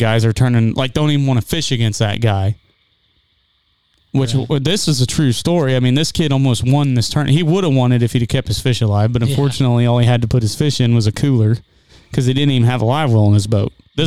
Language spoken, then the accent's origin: English; Missouri, United States; Which everybody listening, we're from Missouri, big Cardinals fans.